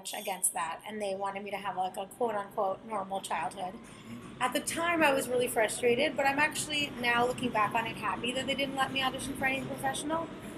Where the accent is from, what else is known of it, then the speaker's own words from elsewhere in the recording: California, United States; And then at first they were like, okay, I grew up in California. They're like, you can't go to school outside California.